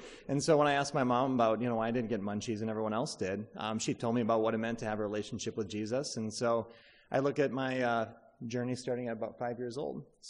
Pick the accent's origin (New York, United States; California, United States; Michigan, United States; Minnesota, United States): Minnesota, United States; Maple Grove; I grew up in Maple Grove, kind of the northwest suburbs up there. And we went to an evangelical free church growing up.